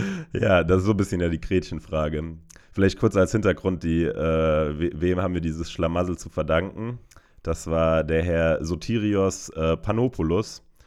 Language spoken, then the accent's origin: German; Karlsruhe, Baden-Württemberg, Germany; bei Karlsruhe, also in Karlsruhe, in meiner Heimatstadt, gibt es einen sehr guten Dönerladen direkt um die Ecke.